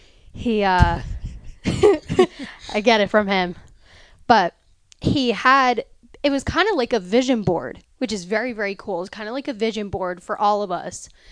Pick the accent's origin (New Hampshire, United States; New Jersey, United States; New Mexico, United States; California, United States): New Hampshire, United States; growing up in the North Country in New Hampshire, working on, you know, four-wheeler snow machines, dirt bikes with my dad